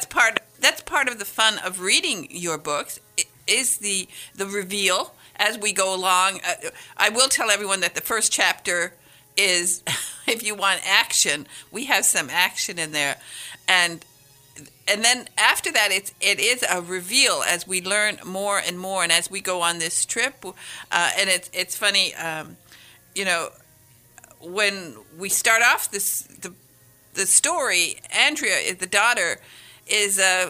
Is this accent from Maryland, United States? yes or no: no; Michigan, United States; You know, I'm from northern Michigan, and I'm a Youper.